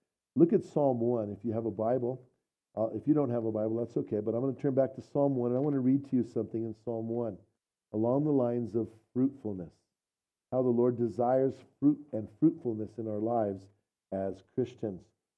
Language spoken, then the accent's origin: English; Bernalillo, New Mexico, United States; now in Silver City, United States; Although I'm from Bernalillo, and I grew up in Bernalillo, and don't hold that against me, but I went to school at Bernalillo High School till my sophomore year.